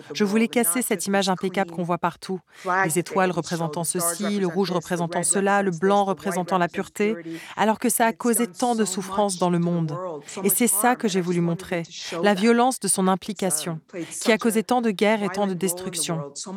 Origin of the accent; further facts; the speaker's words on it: New York, United States; also born or lived in Iran; Je vis à New York, mais je suis née en Iran. Avec ma famille, on a quitté l'Iran quand j'avais 4 ans pour s'installer à New York où j'ai vécu toute ma vie.